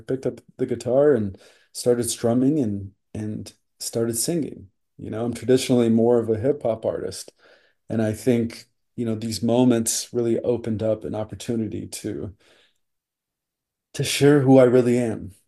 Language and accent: English; Washington, United States; also born or lived in Wisconsin; now in Los Angeles, United States; I'm from Washington State originally. It's always, you know, I'm born in Wisconsin, but grew up in Washington.